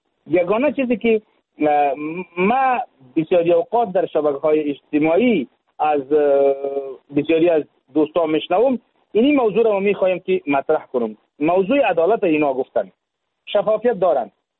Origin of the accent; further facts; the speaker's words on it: Jalalabad, Nangarhar, Afghanistan; ما خودم در از جلال آباد هستم، در جلال آباد کار میکنم